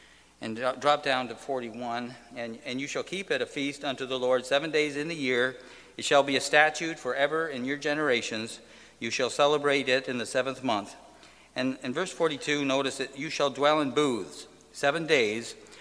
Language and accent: English; Canada; I'm from Canada, so I'm one of the few that are here from Canada